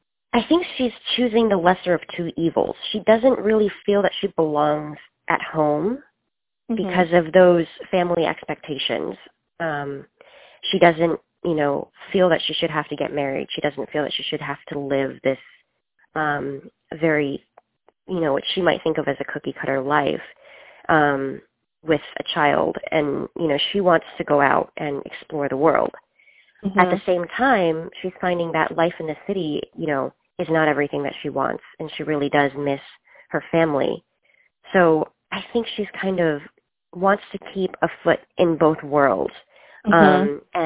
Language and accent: English; United States; born there; I'm Chinese American. I was born in the States, and I speak Chinese, but my Chinese isn't that good.